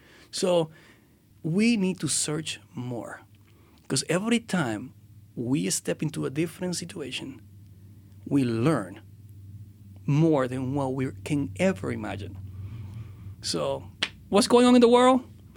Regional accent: Dominican Republic; We have somebody from, I'm from the Dominican Republic.

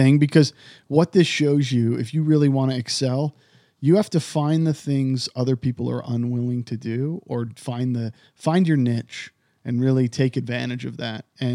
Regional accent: Idaho, United States; Well, I'm from Idaho, Dan. I grew up there. I wasn't born there, but I grew up there.

